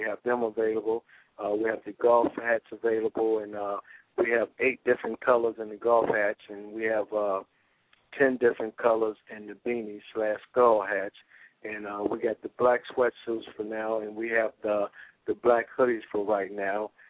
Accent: Detroit, Michigan, United States; And also we'll be in my hometown, Detroit, February the 22nd.

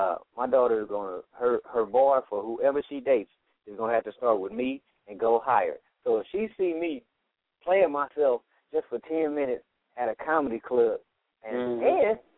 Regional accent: Oakland, California, United States; I mean, you're from Chicago, I'm from Oakland.

